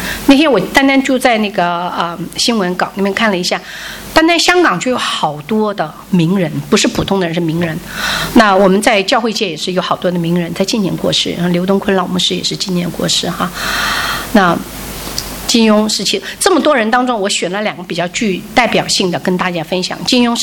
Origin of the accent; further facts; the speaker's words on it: China; 还有一个跟我们中国人有关系的